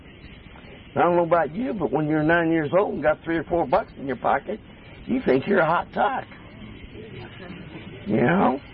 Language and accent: English; Long Beach, California, United States; I grew up on the wharfs and the piers and went fishing. I was born in Long Beach, California. Nobody else from Long Beach?